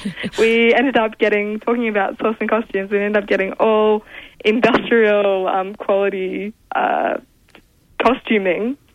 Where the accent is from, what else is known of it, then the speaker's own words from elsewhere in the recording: Sydney, New South Wales, Australia; So I grew up in Sydney.